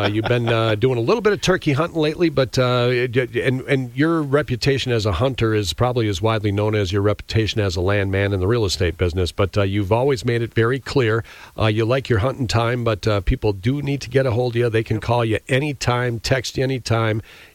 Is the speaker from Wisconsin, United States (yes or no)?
yes; Wisconsin, United States; When I was a kid, Ben, I grew up in Wisconsin.